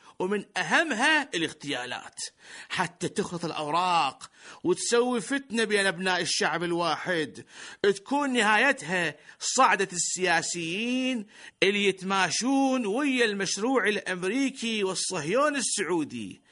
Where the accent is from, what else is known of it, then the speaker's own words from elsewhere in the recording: Iraq; ترى بلدنا العراق اليوم متورط بهيش مرحلة